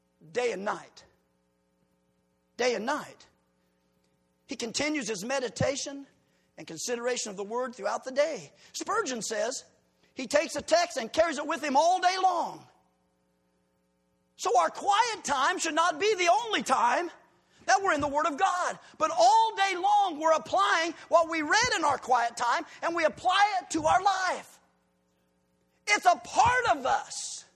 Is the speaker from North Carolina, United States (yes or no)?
no; Decatur, Illinois, United States; I'm a city boy. Born and raised in Decatur, Illinois.